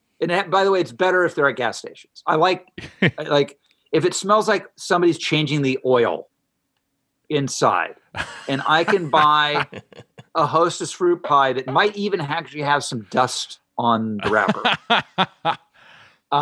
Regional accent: Ohio, United States; I remember growing up in Ohio when Wendy's came on the scene.

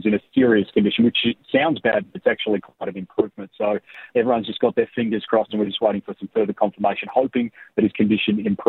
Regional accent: Perth, Western Australia, Australia; I'm from Perth

